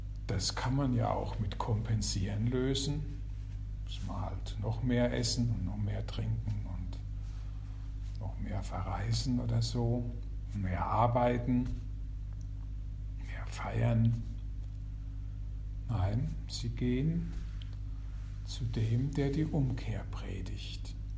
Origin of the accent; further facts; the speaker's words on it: Rhineland-Palatinate, Germany; Ich bin Priester, ich bin Mann, ich bin Pfälzer